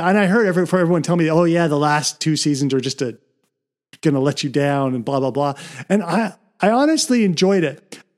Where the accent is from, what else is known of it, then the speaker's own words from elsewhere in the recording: Seattle, Washington, United States; And I know George R.R. Martin because I'm from the Seattle area.